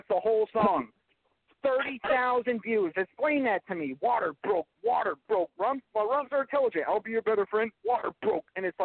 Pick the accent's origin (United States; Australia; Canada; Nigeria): United States; Vermont; a lot of people have questioned why I don't have a lot of artists from my home state on this show. This is part of the reason right here, because I want a positive image to go along with Vermont hip-hop.